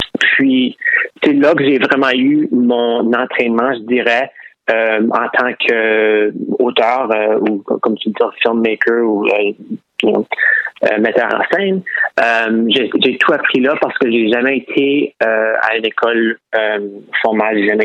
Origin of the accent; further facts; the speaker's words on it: Fredericton, New Brunswick, Canada; also born or lived in Halifax / Toronto; je suis originaire de Fredericton moi-même. J'ai grandi à Fredericton, j'étais à l'école Saint-Anne de la maternelle jusqu'à grade 12. Puis j'ai ensuite déménagé à Halifax et ensuite à Toronto